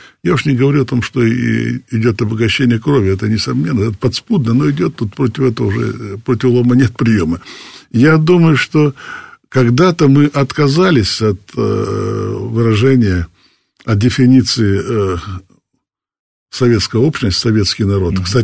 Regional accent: North Caucasus, Russia; born there; я родился на Северном Кавказе, в Ногайской степи

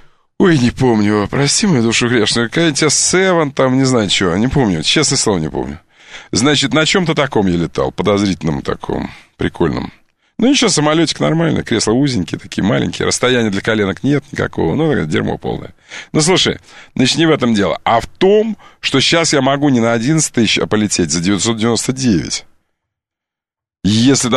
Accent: Volgograd, Volgograd Oblast, Russia; Я же из Волгограда поступил. Университет дружбы народов.

